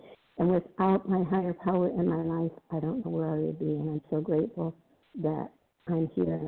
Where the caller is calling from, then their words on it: Florida, United States; I'm calling from Florida